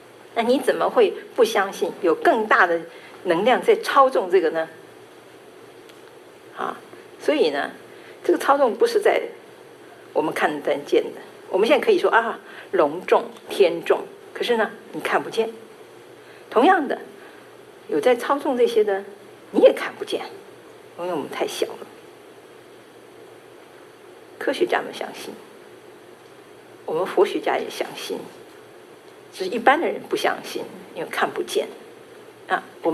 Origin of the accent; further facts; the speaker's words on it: China; 我们中国人来说的话，我们说啊